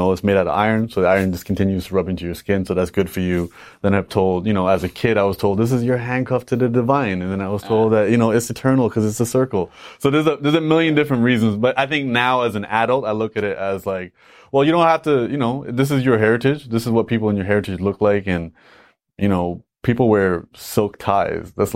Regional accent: Canada; I was born and raised in Canada and my father wore a turban.

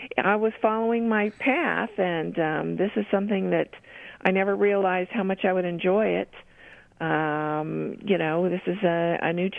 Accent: Oregon, United States; born there; also born or lived in Rochester, United States; I was born in Oregon, uh-huh. And I loved upstate New York. I moved there with my company, uh-huh.

